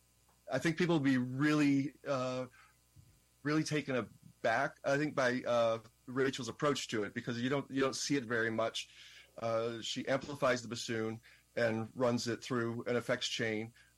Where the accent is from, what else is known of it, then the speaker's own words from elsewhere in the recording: Michigan, United States; I grew up in Michigan, so it's a band program, very few orchestral things.